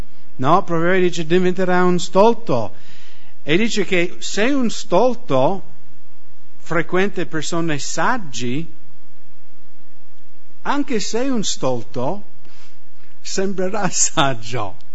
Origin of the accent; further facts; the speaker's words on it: United States; Italian is a second language; noi americani, almeno delle mie parti, come siamo mezzi cowboy e mezzi boscaioli